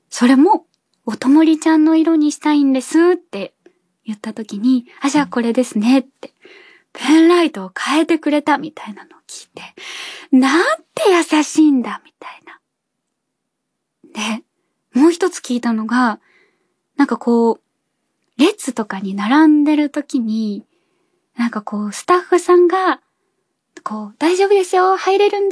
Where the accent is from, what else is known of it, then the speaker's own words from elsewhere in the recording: Nara, Japan; 私地元が奈良で、まあお母さんとかも来てくれてて